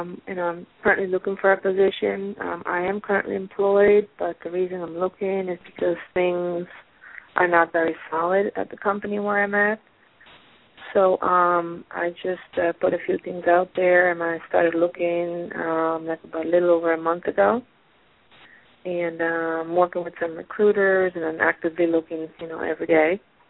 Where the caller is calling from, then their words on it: Pennsylvania, United States; I'm calling from Pennsylvania.